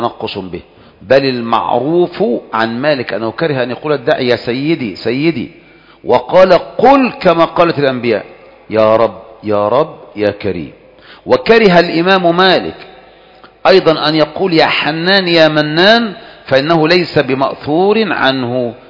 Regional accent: Kafr El Sheikh Governorate, Egypt; يعني انا من كفر الشيخ اروح اتصدق على القناوي هناك؟

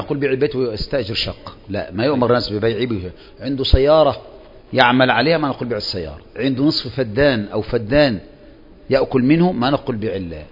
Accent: Egypt; فرضنا ما احنا مصريين

